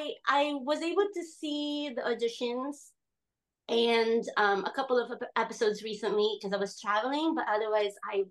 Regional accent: Hawaii, United States; I'm also from Hawaii. Okay. So we don't do 60 minute cooking. We hang out, you know, we're like talking story in between.

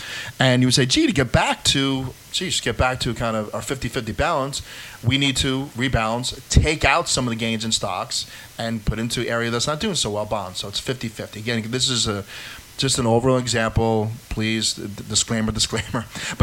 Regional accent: New York, United States; So I grew up in Northern Westchester, and that's when WLNA was very big.

